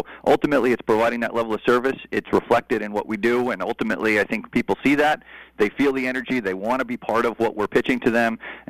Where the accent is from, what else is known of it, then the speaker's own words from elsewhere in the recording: Connecticut, United States; I grew up in Connecticut as well, and I remember varying stages of Connecticut